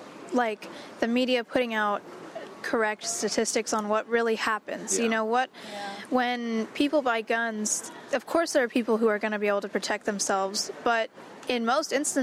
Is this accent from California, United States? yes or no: yes; Sacramento, California, United States; Well, I'm from Sacramento, like in the Sacramento area, and he's from Southern California, so it's very different.